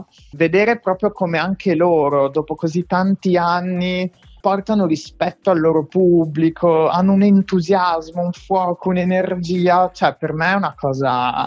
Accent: Emilia-Romagna, Italy; abbiamo voluto portare la Romagna al centro, quindi un tributo verso la mia terra

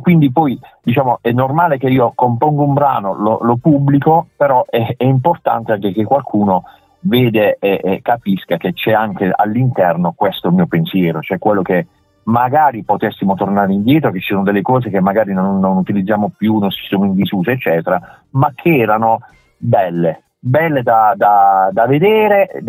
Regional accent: Bari, Apulia, Italy; sono anche innamoratissimo della mia città, che negli ultimi anni è migliorata in tante cose.

